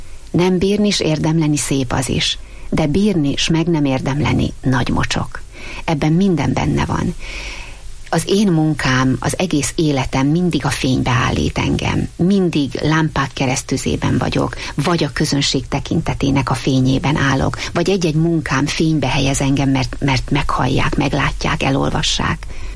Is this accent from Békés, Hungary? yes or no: no; Sátoraljaújhely, Borsod-Abaúj-Zemplén, Hungary; A férjemmel úgy terveztük az életünket, hogy Sátoraljaújhelyen új helyen maradunk. Mind a ketten ott születtünk, ott volt és ott van a családunk, ott vannak, akik szeretnek minket.